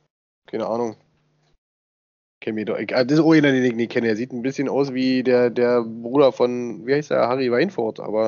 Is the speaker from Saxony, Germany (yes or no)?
no; Berlin, Germany; nee, wir sind Berliner, das muss man auch Berlinern.